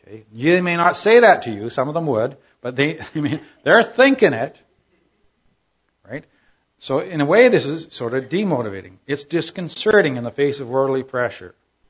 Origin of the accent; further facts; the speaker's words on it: Alberta, Canada; I went this week to my hometown in Alberta. I was sojourning. I love being in my hometown.